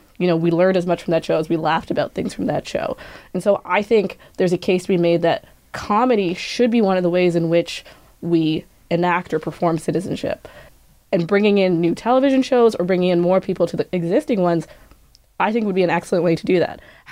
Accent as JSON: {"language": "English", "country": "Kenya", "said": "so I'm Kenyan and I sometimes check news from back home. Most of the websites for our biggest newspapers look exactly like the websites I check for Kenyan news back home."}